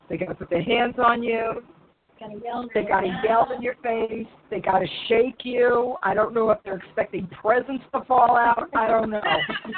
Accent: Brooklyn, New York, United States; born there; I was born in Brooklyn.

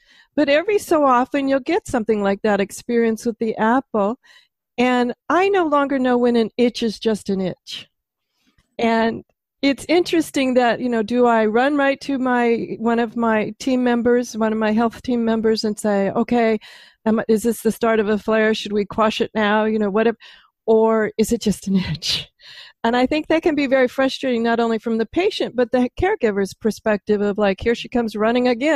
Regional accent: Pacific Northwest, United States; I like apples, and I'm from the Pacific Northwest, so we can just go pick them off the trees.

